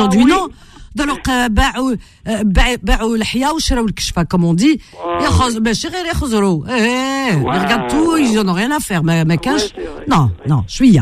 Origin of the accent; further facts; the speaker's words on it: France; Et pourtant, on a été élevé en France. On est né en France. On a grandi en France.